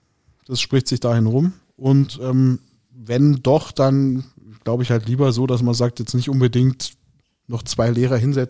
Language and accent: German; Munich, Bavaria, Germany; also born or lived in Dortmund; ich habe ja auch da gewohnt als Münchner